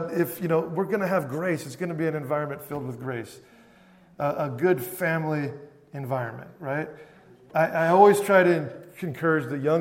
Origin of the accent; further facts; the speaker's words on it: Wisconsin, United States; oh, you're from Wisconsin, I'm from Wisconsin, oh, you like the Packers?